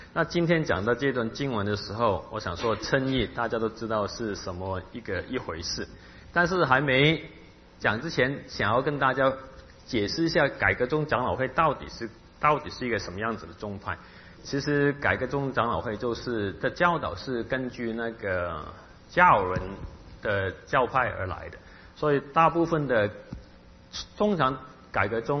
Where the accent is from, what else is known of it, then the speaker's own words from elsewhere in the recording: Hong Kong; Chinese is a second language; 我讲话文法就本来是很奇怪的，因为我是香港人